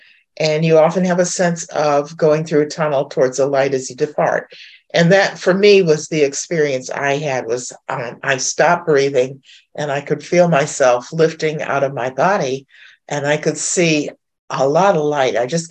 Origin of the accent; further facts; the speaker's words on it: New England, United States; So like Holmes, I'm from New England.